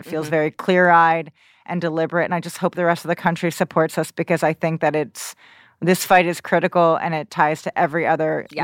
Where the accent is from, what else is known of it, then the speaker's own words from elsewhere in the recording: New Jersey, United States; I grew up in New Jersey, so just whatever.